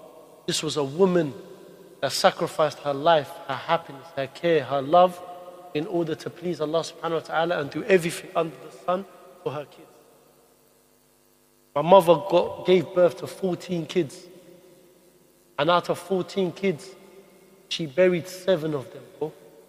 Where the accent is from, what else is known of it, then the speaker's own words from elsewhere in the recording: Mosul, Nineveh, Iraq; I come from Iraq. I come from Mosul, bro.